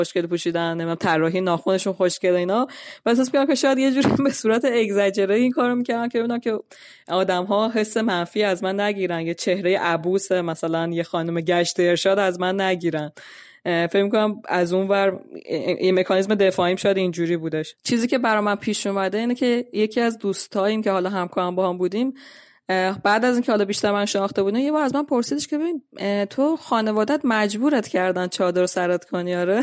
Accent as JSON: {"language": "Persian", "country": "Iran", "moved": "as an adult", "said": "الان که از ایران اومدم اینجا و حجاب دارم، به وضوح من به عنوان یه خانوم مسلمان"}